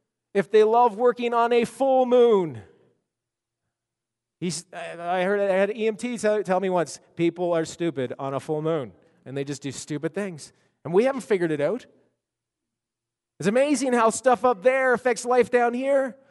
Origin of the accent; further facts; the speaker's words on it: Nova Scotia, Canada; I grew up in Nova Scotia, where they had the highest tides in the world